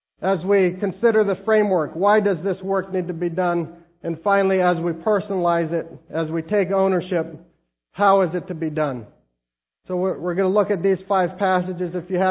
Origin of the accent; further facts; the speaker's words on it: Liberia; as I grew up in Liberia